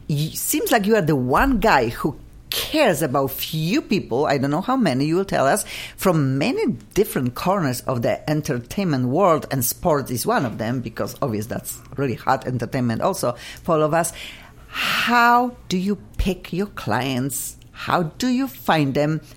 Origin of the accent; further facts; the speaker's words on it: Poland; English is a second language; I'm visiting my country. I'm from Poland originally